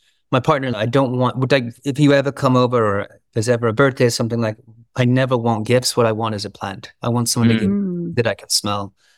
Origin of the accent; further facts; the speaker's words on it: Australia; I grew up in Outback Australia. My mom and dad are honey farmers.